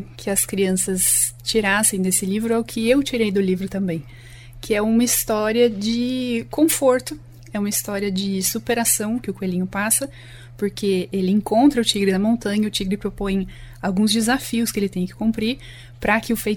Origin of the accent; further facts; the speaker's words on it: Londrina, Paraná, Brazil; also born or lived in Ribeirão Preto; a minha infância, minha adolescência, minha vida adulta eu passei em Londrina. Então eu penso que eu sou londrinense do coração, mas ali na certidão de nascimento eu sou de Ribeirão Preto.